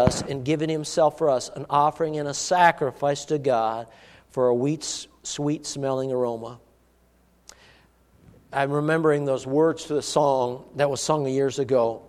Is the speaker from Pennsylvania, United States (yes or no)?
no; Virginia, Minnesota, United States; born there; where I was born in Virginia, Minnesota.